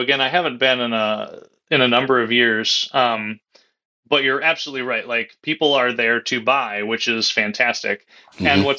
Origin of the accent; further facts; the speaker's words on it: Chicago, Illinois, United States; I'm going to be doing Fan Expo Chicago, which is another one of my hometown shows. I'm from the Chicago area